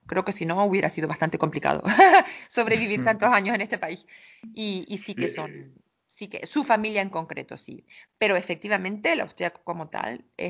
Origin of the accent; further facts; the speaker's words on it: Spain; moved away; como entendemos nosotros como españoles que es normal